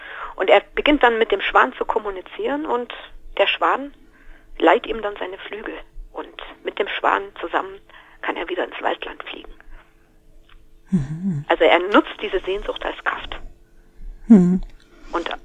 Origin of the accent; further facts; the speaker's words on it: Saxony, Germany; also born or lived in Colombia; Oder ich wäre auch nicht in meine Heimat zurückgekommen, hier in die Leipziger Gegend, nach 12 Jahren.